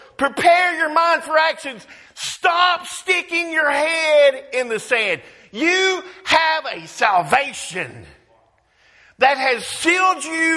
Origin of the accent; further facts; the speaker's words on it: Georgia, United States; I grew up in Georgia and I remember going down Forest Park.